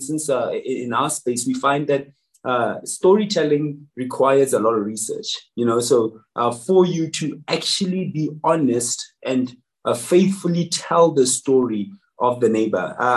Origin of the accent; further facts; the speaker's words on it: South Africa; first language Tswana; so I'm Tswana, the people I come from, we speak Tswana, you know, Botswana, the country, but I'm Tswana from South Africa.